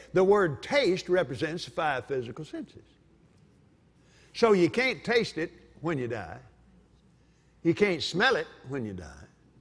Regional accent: Texas, United States; Well, I come from South Texas, you know, or West Texas.

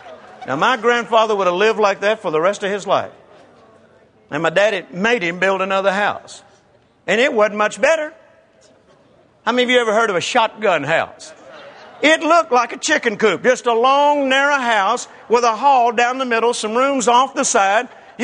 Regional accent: Mississippi, United States; born there; That old house that I remember where I was born in Mississippi, we didn't have indoor plumbing.

